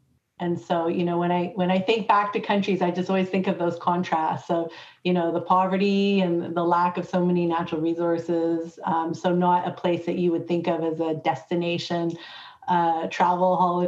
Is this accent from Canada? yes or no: yes; Canada; when I grew up in Canada